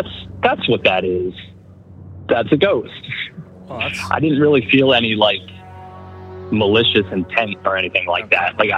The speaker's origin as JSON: {"language": "English", "region": "New York", "country": "United States", "said": "I'm from upstate New York."}